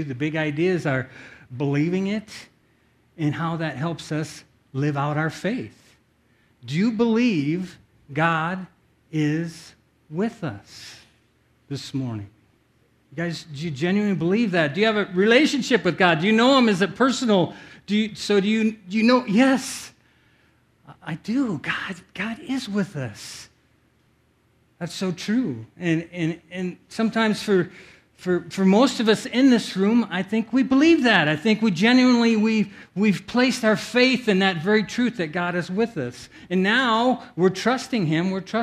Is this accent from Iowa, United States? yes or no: yes; Osage, Iowa, United States; But I remember when I was a little boy, I grew up in Osage, Iowa, and it gets really cold there.